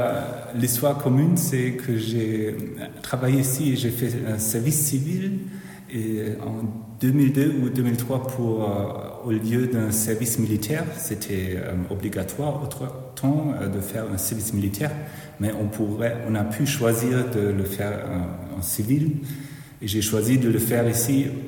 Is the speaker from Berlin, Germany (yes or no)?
no; Heidelberg, Baden-Württemberg, Germany; Je viens de Heidelberg. Et je suis né à Heidelberg et je vis là, mais j'ai fait mes études à Düsseldorf.